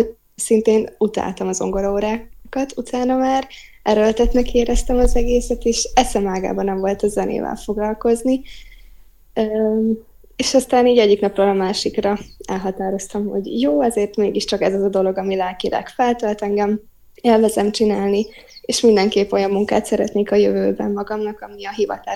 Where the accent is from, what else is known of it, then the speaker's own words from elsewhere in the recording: Zakarpattia Oblast, Ukraine; Kárpátaljáról származom, azon belül pedig egy pici faluból, amit Tiszólyfalunak hívnak